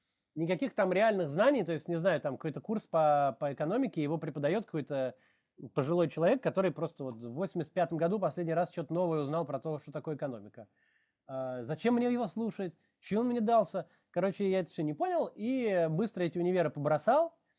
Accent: Israel; То есть он все наше детство в Израиле проработал программистом.

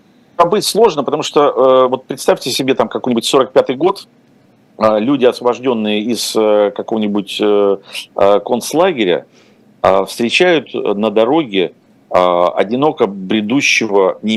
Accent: Ukraine; now in Russia; прожив там те же 20-30 лет в России, но при этом родился и вырос в Украине, я российский режиссер

